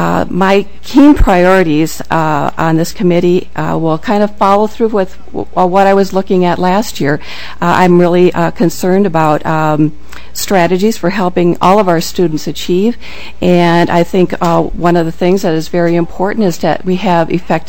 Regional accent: Burnsville, Minnesota, United States; I grew up in the Burnsville area, graduated from the local high school way back.

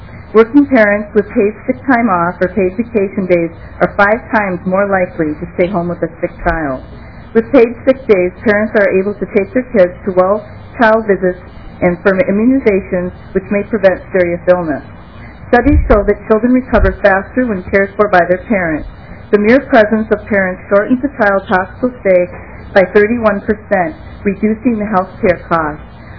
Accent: Rochester, United States; I'm from Rochester, and I'm a former family child care provider of over 28 years.

